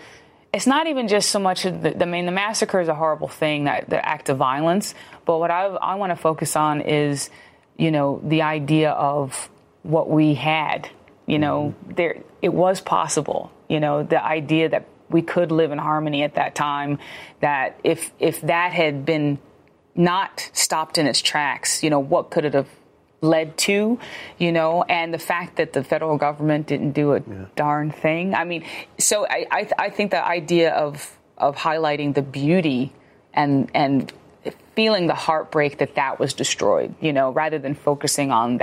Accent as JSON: {"language": "English", "region": "North Carolina", "country": "United States", "said": "I mean, I'm from North Carolina, and we did not learn this in school."}